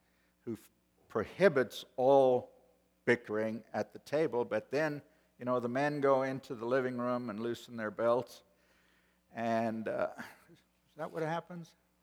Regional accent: South Africa; born there; I was born in South Africa of parents who were of English, not American heritage.

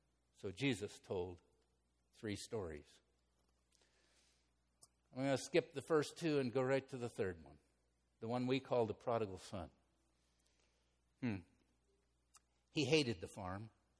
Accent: Peterborough, Ontario, Canada; I worked one summer for one of my uncles, a contractor, in my hometown, Peterborough, Ontario, Canada.

